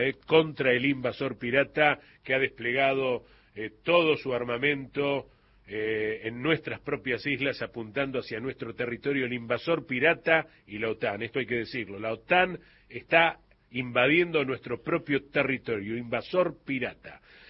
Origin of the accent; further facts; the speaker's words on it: Boulogne, Buenos Aires Province, Argentina; born there; además una localidad vecina donde yo nací, Boulogne, ¿no?